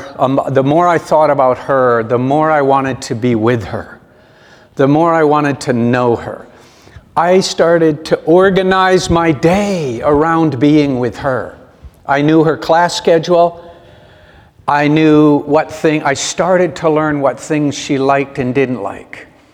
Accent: Connecticut, United States; When I had finished Bible college and gone back to my home state of Connecticut, I just wasn't ready to start a real job.

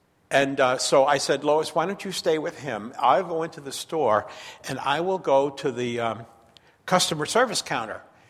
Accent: Levittown, New York, United States; When I was a boy, I grew up on Long Island. That's where I got my accent. And I grew up in a housing project called Levittown.

